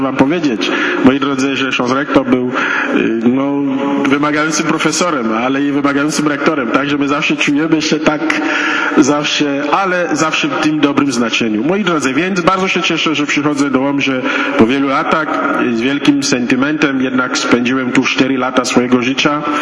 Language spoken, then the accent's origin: Polish; Cameroon; Polish is a second language; now in Poland; W Afryce. Właśnie w Afryce Środkowej. Nazywa się Kamerun.